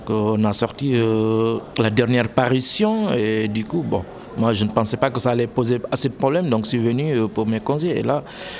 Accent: Guinea; je viens de la Guinée-Conakry.

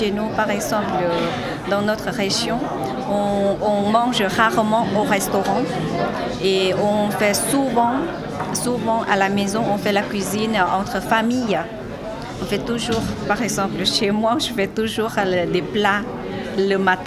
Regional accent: Laos; French is a second language; Bonjour, je viens du Laos.

